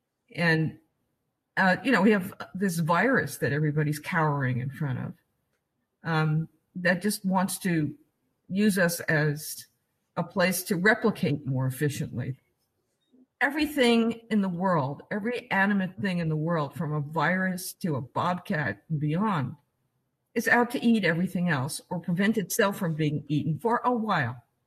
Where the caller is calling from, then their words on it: Portland, Oregon, United States; Portland, Oregon.